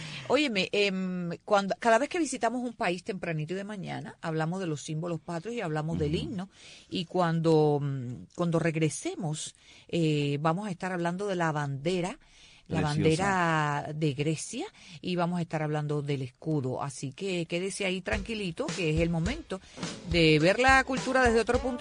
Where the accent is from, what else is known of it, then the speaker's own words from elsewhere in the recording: Cuba; los cubanos, hablamos español